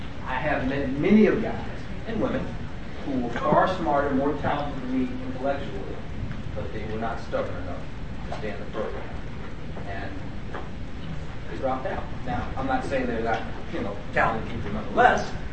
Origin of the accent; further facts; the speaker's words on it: Chicago, Illinois, United States; Born and raised in Chicago, Illinois.